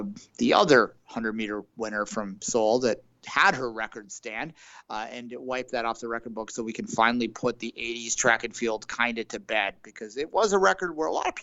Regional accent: Canada; and this isn't me as a Canadian being bitter

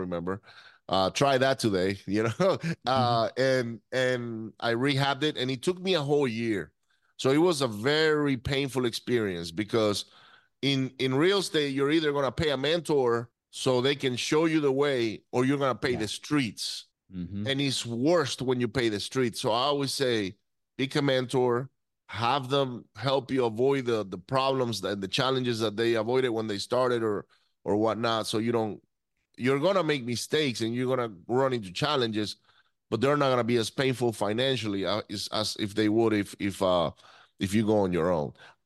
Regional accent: Venezuela; also born or lived in United States; So I grew up in Venezuela. I was born in the U.S. by pure luck. Okay. My father was going to school here in the U.S. with my mother and I just happened to be born here.

